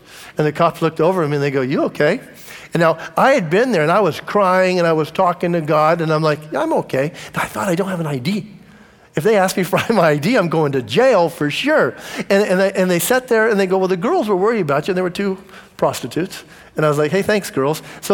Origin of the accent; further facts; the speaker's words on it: Los Angeles, California, United States; but I grew up in LA. I grew up in Venice Beach.